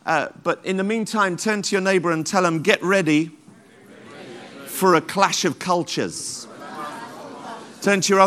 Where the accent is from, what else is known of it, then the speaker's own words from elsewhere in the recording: Tottenham, London, United Kingdom; Now, I can't do a great Jamaican accent, but I grew up in Tottenham, so that's close enough.